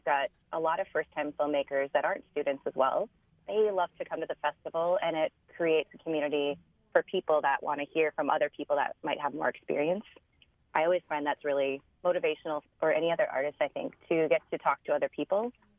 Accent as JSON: {"language": "English", "region": "Midwest", "country": "United States", "tie": "born or raised there", "said": "And maybe it helps that I grew up in the Midwest as well."}